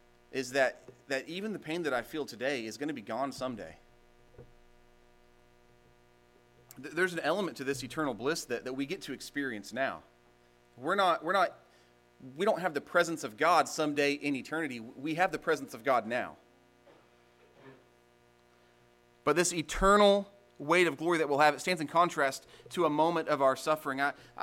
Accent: Kansas, United States; growing up in Kansas, like when I'd go to a museum there, it'd be like, well, this thing is from 1900.

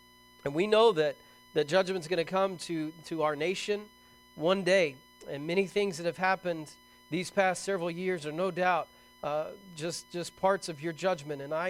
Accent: United States; I'm thankful that I'm an American.

